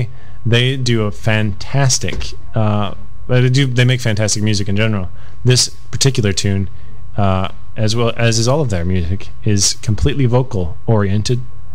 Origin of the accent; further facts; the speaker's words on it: Minnesota, United States; because I am from Minnesota.